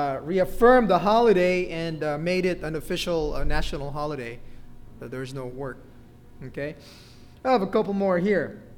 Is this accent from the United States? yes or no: no; Philippines; I'm a Filipino. No idea. All I know is that our Independence Day was on June 12, I think, right?